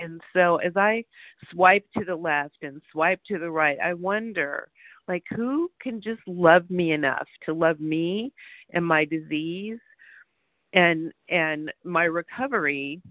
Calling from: California, United States; I'm calling from Southern California.

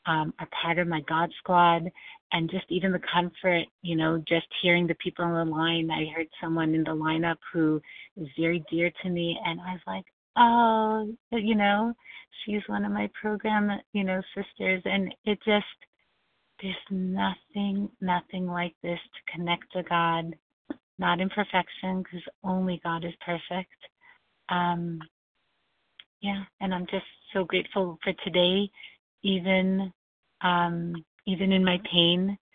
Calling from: New York, United States; calling from New York.

